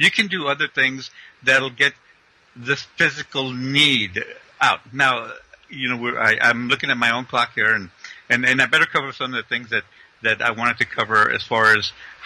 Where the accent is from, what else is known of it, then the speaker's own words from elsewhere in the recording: United States; But as a Mexicano growing up in the United States, I've always seen those things happen.